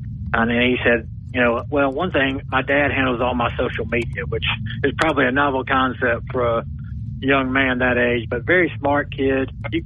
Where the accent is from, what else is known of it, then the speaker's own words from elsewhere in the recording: Stone Mountain, Georgia, United States; also born or lived in Alabama; I grew up around Georgia in the Atlanta area, Stone Mountain. Came to college in Alabama.